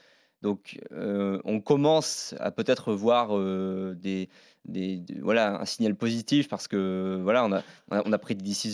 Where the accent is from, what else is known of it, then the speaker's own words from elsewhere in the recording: France; même en tant que supporter, en tant que Français